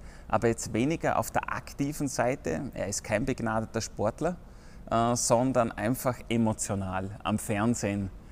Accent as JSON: {"language": "German", "town": "Dornbirn", "region": "Vorarlberg", "country": "Austria", "said": "ich bin aus Vorarlberg, Dornbirn, spiele für den UTC Dornbirn und den Rollstuhlclub Enyo Vorarlberg. Bin 37 Jahre."}